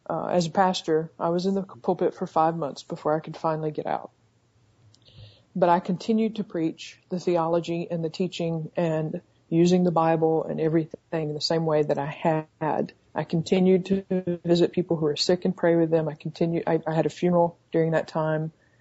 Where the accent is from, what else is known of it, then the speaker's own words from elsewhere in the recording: the South, United States; I was born in America, in the South, to Christian parents who were very conservative. So guess what I grew up to be? I grew up to be a person still living in the South